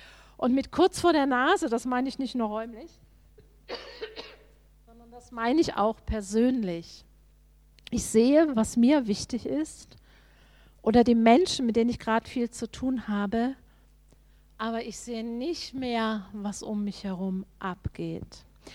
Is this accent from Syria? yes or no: no; Hanover, Lower Saxony, Germany; war ich in Norddeutsch, dann komme ich aus Hannover